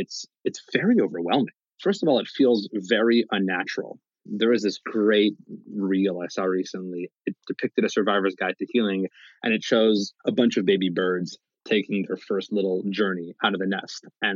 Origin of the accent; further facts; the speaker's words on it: Utah, United States; I grew up here in Utah. The first glory days of the Utah Jazz, I was like seven, those two finals runs.